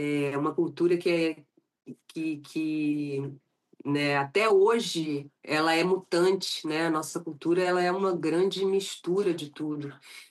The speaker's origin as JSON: {"language": "Portuguese", "region": "Rio de Janeiro", "country": "Brazil", "tie": "born or raised there", "said": "eu sou carioca da gema, como se diz, nasci aqui no Leme, no Rio de Janeiro"}